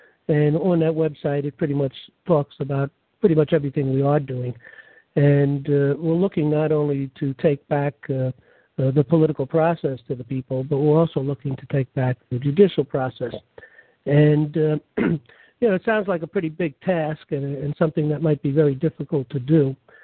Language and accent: English; New York, United States; I'm from New York, and this is New York Liberty Alliance